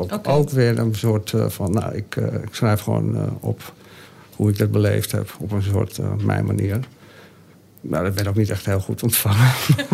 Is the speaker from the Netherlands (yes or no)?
yes; Netherlands; Ik ben een kunstenaar uit Nederland.